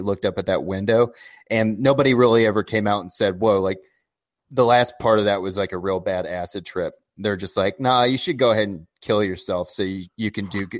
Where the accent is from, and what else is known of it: Midwest, United States